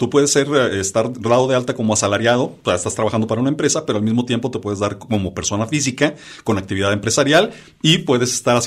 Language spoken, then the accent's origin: Spanish; Monterrey, Nuevo León, Mexico; Yo provengo de Monterrey, muy cercana a la ciudad de Monterrey.